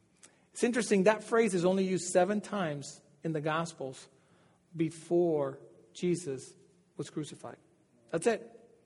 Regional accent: Dominican Republic; So if you don't know that I'm from Dominican Republic, I am from Dominican Republic.

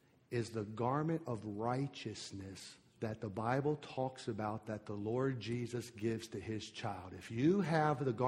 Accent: United States; and I'm an American

